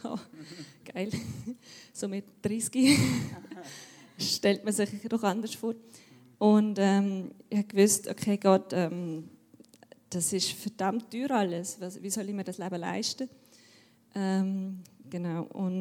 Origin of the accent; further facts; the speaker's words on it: Austria; now in Switzerland; Und ich bin 31, bin in Österreich aufgewachsen und bin jetzt seit 1,5 Jahren hier in der Schweiz wieder.